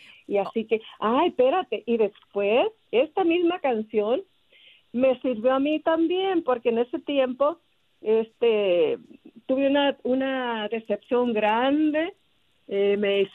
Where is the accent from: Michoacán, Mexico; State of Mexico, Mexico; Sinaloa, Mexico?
Sinaloa, Mexico; yo cuando era niña, allá en Sinaloa, ya ves que uno jugábamos en la calle